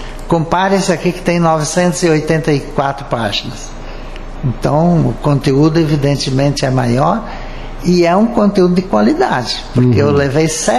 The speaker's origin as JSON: {"language": "Portuguese", "town": "Nova Palma", "region": "Rio Grande do Sul", "country": "Brazil", "lives_now": "Rio de Janeiro, Brazil", "said": "E eu faço isso porque eu sou originário de Nova Palma."}